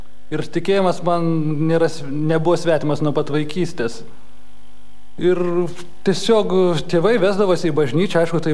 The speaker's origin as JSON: {"language": "Lithuanian", "town": "Telšiai", "region": "Telšiai County", "country": "Lithuania", "tie": "born or raised there", "said": "Taip, užaugau mes abudu Telšiuose."}